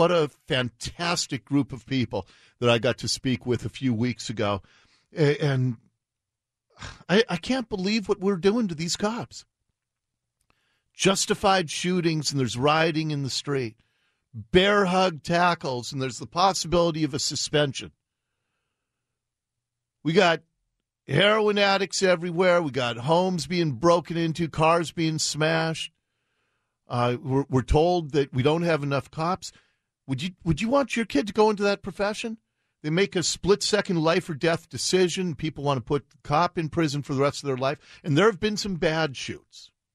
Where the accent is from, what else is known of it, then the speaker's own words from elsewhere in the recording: Ballard, Washington, United States; it was my next door neighbor when I was growing up in Ballard